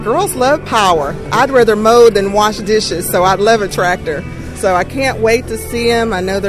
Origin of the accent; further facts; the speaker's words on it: Borger, Texas, United States; I am from Borger, Texas, in the Texas Panhandle.